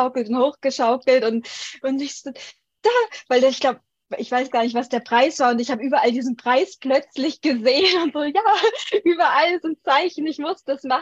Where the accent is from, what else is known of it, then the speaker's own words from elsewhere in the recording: Munich, Bavaria, Germany; moved away as an adult; now in Bali, Indonesia; Ich komme ursprünglich aus München, bin aber immer gerne rumgereist.